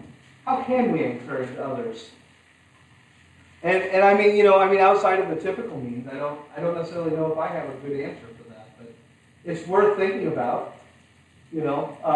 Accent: United States; I mean, as a people, as an American people, we give in the billions of dollars every year.

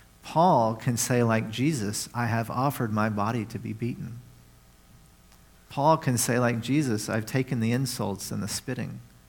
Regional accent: the South, United States; And even where I grew up in the South, I'll say this, is that there are many people who go to church who don't want to hear truths from the scripture right now.

